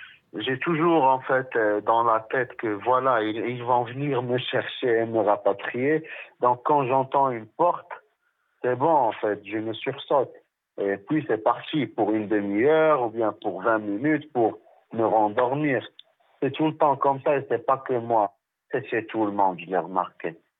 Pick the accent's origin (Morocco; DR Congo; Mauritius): Morocco; now in France; Moi, je suis chez moi au Maroc et ma fille toute seule sans père ici.